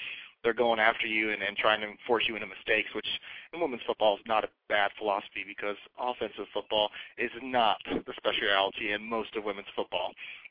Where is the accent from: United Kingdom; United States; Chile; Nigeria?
United States; East Coast; I'm not very good with directions as I'm from the East Coast